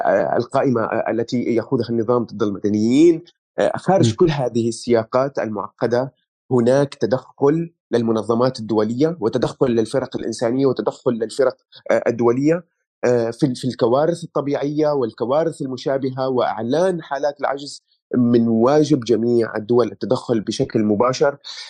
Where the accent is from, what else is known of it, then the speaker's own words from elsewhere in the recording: Syria; لسنا نحن كسوريين هم أول من يصيبهم زلزال على هذا الكوكب